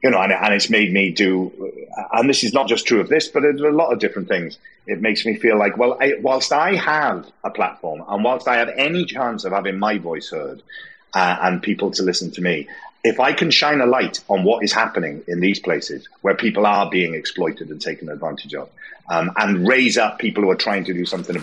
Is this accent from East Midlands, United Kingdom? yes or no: no; Port Talbot, Wales, United Kingdom; as I was growing up in Portalbert